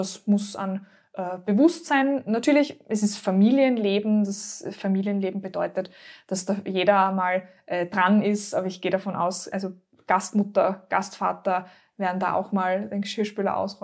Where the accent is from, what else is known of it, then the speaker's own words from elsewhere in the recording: Austria; Und gerade als Österreicherin war ich es gewohnt, dass am Sonntag nicht viel passiert.